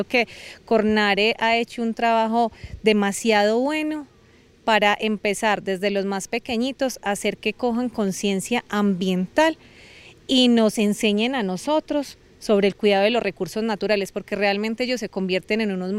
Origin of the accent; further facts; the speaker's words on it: El Peñol, Antioquia, Colombia; vengo del municipio del Peñol.